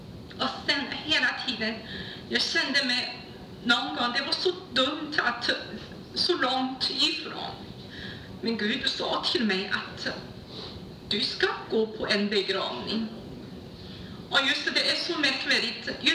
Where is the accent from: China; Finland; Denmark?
China; Shanghai; Då sa jag, jag kom från Shanghai.